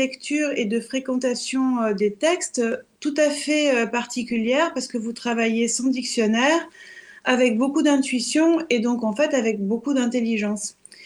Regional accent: Montpellier, Occitanie, France; now in Paris, France; J'arrivais de ma province, qui n'est pas très loin de la vôtre, hein, parce que je venais de Montpellier.

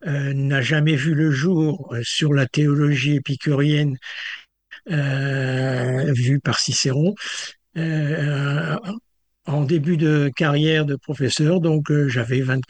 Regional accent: Lille, Hauts-de-France, France; Je suis du Nord, je suis natif de Lille et attaché à la Flandre telle que Lille la présente aujourd'hui.

